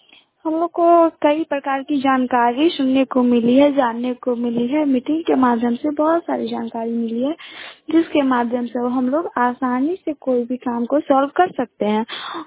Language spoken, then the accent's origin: Hindi; Bihar, India; मैं जगदीश को गांव से बिलोंग करती हूँ, समस्तीपुर डिस्ट्रिक्ट से।